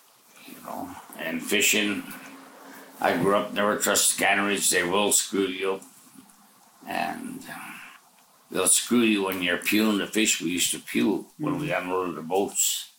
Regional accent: Dillingham, Alaska, United States; I said, "I fish for CWF Eacock. And I'm from Dillingham."

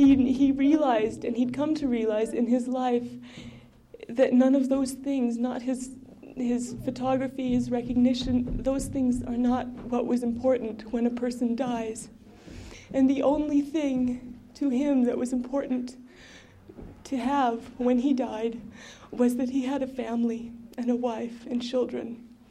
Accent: Ambler, Alaska, United States; also born or lived in Sisolik; I grew up in Ambler as well as in Sisolik.

